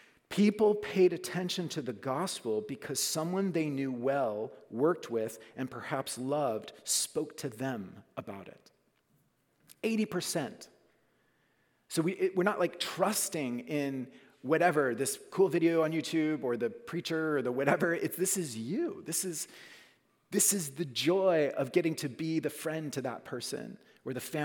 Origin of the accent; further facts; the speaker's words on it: Oklahoma, United States; And I was able to show her my hometown. I'm from Oklahoma, and I got to show her around and meet the family and the friends.